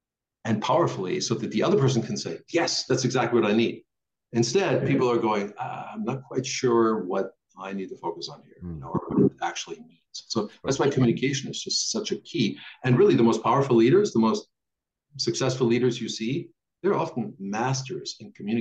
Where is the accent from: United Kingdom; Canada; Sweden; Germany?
Germany; first language de; English is a second language; So my native tongue is actually not English, it's German. So I taught myself English at the age of 11. By the time I was 14, I had native fluency. Americans in Germany thought I was Canadian because I had this strange little accent.